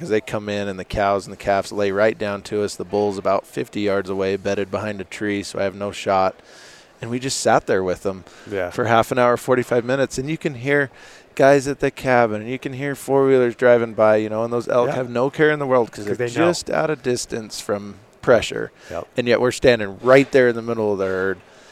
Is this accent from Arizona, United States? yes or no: yes; Arizona, United States; You know, when I grew up in Arizona, and it was always tough to get an elk tag, as you know.